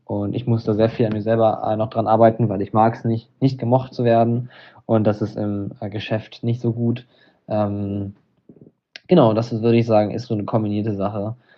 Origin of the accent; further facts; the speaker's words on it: Estonia; ich komme aus Estland und ich möchte mir unbedingt da ein Haus im Wald kaufen